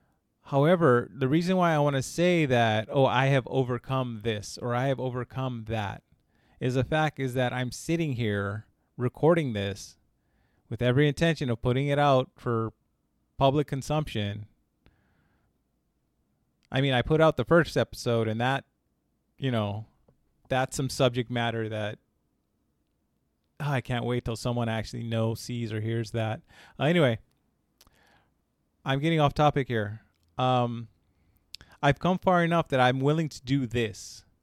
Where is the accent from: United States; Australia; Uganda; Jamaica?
United States; Hawaii; also born or lived in Indiana / Los Angeles; I'll just say briefly that I was born in Indiana, and I grew up mostly in Hawaii from the age of 5. I spent a couple of years in Los Angeles before that. I now live on the island of Oahu in Hawaii.